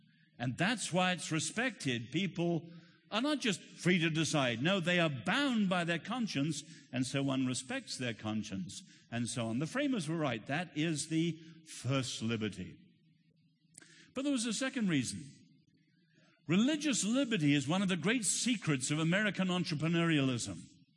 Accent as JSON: {"language": "English", "country": "Ireland", "tie": "born or raised there", "also_born_or_lived": "Asia", "said": "But I know well when prejudice and hatred burst out into violence. I've seen it in Asia, where I was born and lived 10 years, and I know it in my home country, Ireland."}